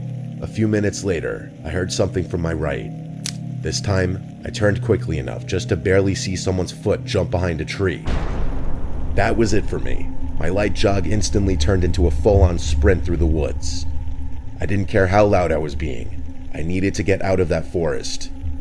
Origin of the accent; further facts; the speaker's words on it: New England, United States; I'm also from New England, so the drive actually wasn't so bad.